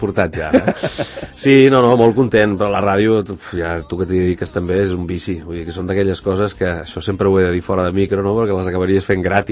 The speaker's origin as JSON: {"language": "Catalan", "town": "Cerdanyola del Vallès", "region": "Catalonia", "country": "Spain", "tie": "born or raised there", "said": "Nascut a Barcelona perquè a Cerdanyola no hi havia hospital, però sí, sí."}